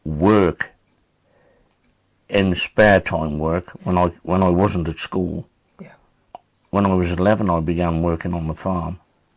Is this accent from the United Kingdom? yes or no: yes; Worcester, West Midlands, United Kingdom; born there; I was born in Worcester Royal Infirmary.